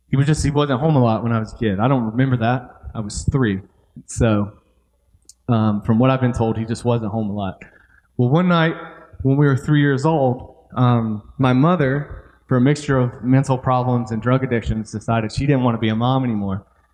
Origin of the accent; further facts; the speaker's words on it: California, United States; born there; So I was born in California in 1988.